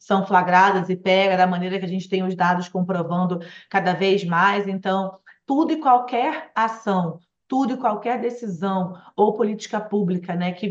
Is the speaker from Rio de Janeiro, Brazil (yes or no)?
yes; Rio de Janeiro, Brazil; Eu falando aqui enquanto carioca que morava no Rio naquela época